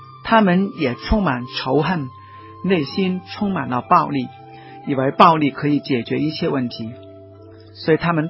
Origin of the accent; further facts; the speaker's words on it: Guangdong, China; 就是我们广东人说，有头发的人不愿意做兔子